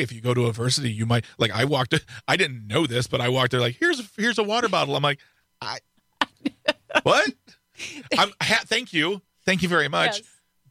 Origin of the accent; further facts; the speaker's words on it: United States; I don't know. I'm an American kid.